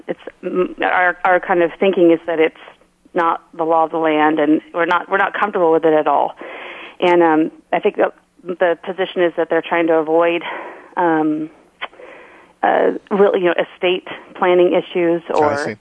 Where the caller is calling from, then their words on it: Northwest, United States; I'm calling from the Northwest